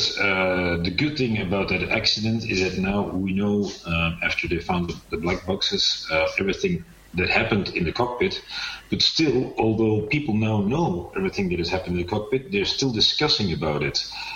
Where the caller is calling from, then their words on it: Buenos Aires, Argentina; I'm calling you from Buenos Aires, Argentina.